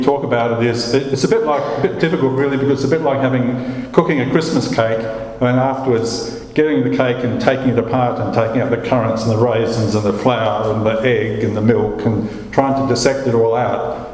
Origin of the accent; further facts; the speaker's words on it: Murray Bridge, South Australia, Australia; I grew up in Murray Bridge, so I grew up along the Murray.